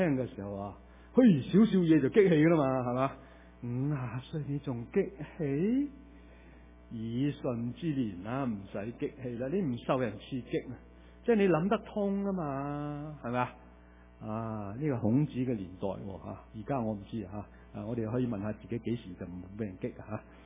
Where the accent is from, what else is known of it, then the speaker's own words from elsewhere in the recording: Guangdong, China; 我哋广东人好犀利嘅，咩语言都识嘅。